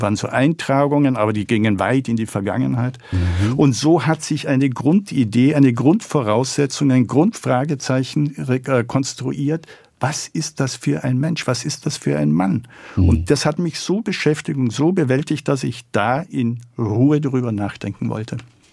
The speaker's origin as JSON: {"language": "German", "region": "Salzburg", "country": "Austria", "tie": "born or raised there", "said": "bin ich ein Flüchtlingskind und ich bin die ersten 13 Jahre in den Baracken aufgewachsen in Salzburg"}